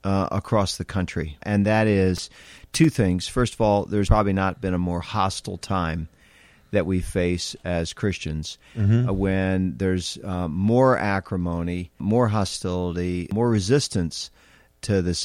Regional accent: New Jersey, United States; I'm from New Jersey, so you divide by states.

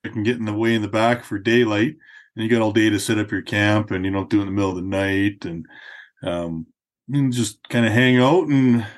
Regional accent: Calgary, Alberta, Canada; Well, I grew up in Calgary here. My family was an outdoor family.

